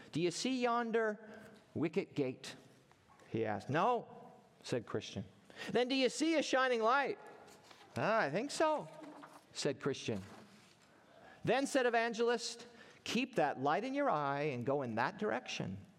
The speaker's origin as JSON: {"language": "English", "town": "Everett", "region": "Washington", "country": "United States", "tie": "born there", "said": "I was born in Everett, Washington."}